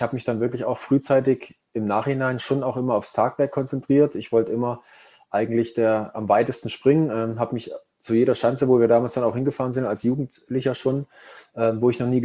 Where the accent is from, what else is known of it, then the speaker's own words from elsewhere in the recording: Saxony, Germany; ich bin ja im Erzgebirge aufgewachsen in der damaligen DDR